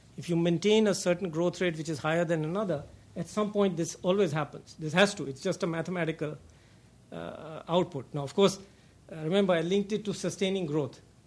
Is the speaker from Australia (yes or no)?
no; India; I've been very conservative because, you know, as an Indian, but as an academic, I have to be self-correcting.